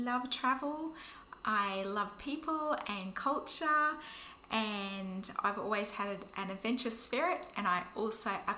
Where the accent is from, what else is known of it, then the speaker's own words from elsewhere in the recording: Toowoomba, Queensland, Australia; now in Brisbane, Australia; and I'm in my early 40s, and I grew up in Toowoomba. However, in my later years, I moved to Brisbane